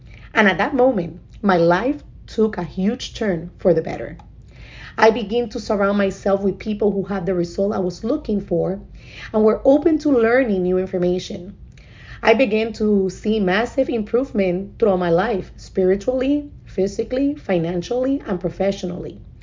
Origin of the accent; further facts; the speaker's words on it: San Juan, Puerto Rico; I grew up in San Juan, Puerto Rico, in a working class family in a very dysfunctional environment